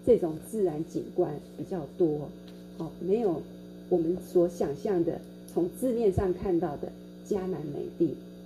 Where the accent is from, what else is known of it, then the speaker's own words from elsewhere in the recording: Taiwan; 因为像我们从台湾来的我们会觉得